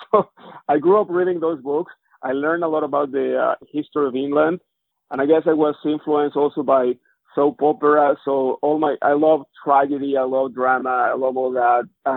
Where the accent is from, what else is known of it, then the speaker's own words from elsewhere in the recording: Mexico City, Mexico; English is a second language; So growing up in Mexico City, I didn't have a lot of children books.